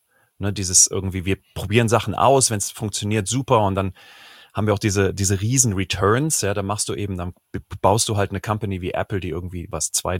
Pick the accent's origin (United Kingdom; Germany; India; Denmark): Germany; Cologne, North Rhine-Westphalia; Ich bin in Köln groß geworden